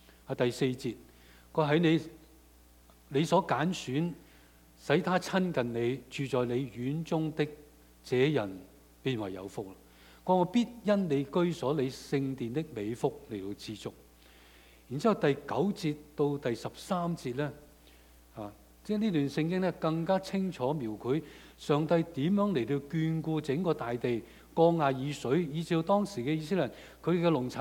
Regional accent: Hong Kong; moved away; 我相信我們都是香港過來的，我們都是移民

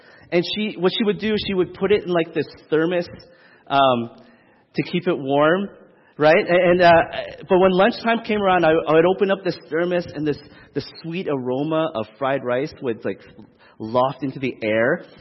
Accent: Regina, Saskatchewan, Canada; my experience growing up in Regina, Saskatchewan, when I grew up

